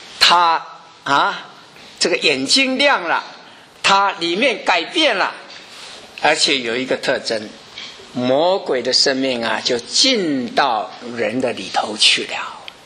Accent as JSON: {"language": "Chinese", "country": "China", "said": "我们中国人是，如果长辈死了，就叫做孝服啊，对不对？"}